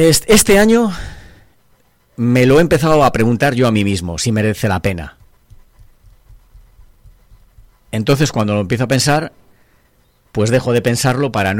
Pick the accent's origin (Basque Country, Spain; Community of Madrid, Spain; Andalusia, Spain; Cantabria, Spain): Cantabria, Spain; Riva; Yo soy de Riva de Ruesga.